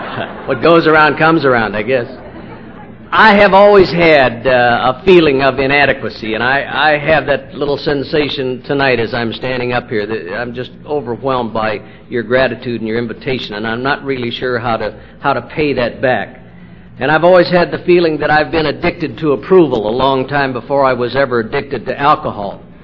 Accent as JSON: {"language": "English", "town": "Iowa City", "region": "Iowa", "country": "United States", "said": "Sally and I are basically Iowa farm kids. She's from Des Moines and I'm from Iowa City."}